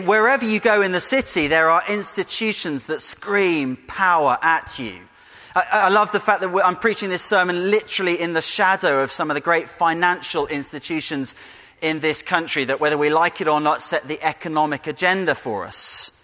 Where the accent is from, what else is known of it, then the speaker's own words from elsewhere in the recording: Birmingham, West Midlands, United Kingdom; I was coming back from where I grew up in Birmingham.